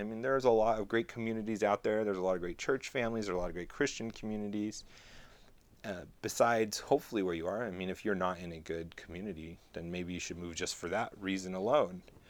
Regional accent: California, United States; That's like what I learned growing up in California.

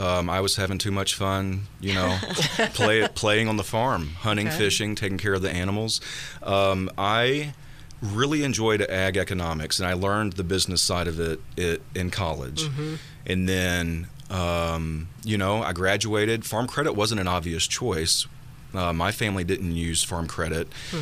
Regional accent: Starkville, Mississippi, United States; Well, I grew up in Starkville, Mississippi. Home to the Mississippi State Bulldogs. Go Dogs.

